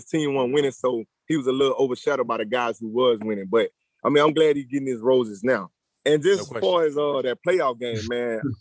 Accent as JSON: {"language": "English", "region": "Louisiana", "country": "United States", "tie": "born or raised there", "said": "he that guy that when you growing up in Louisiana, man, I ain't gonna lie, he like God around there."}